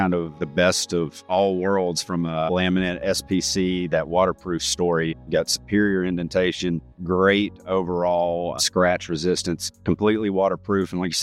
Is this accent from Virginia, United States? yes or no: yes; Virginia, United States; That's right, about an hour outside of that in southwestern Virginia.